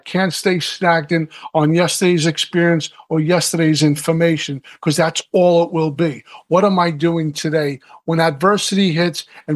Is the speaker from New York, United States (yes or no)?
yes; Brooklyn, New York, United States; So I'm a kid from Brooklyn with no college education.